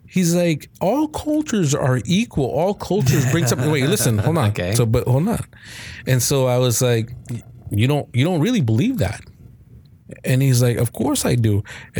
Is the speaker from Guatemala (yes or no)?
yes; Guatemala; now in United States; I was born in Guatemala, right?